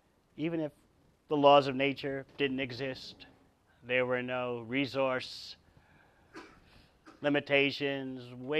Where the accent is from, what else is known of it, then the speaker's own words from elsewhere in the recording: New York City, New York, United States; born there; I was not born in India. As you heard, I was born in New York City.